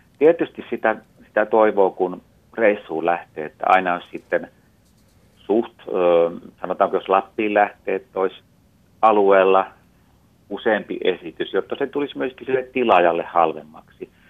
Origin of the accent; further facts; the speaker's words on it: Oulu, North Ostrobothnia, Finland; mä olen itse alun perin oululainen.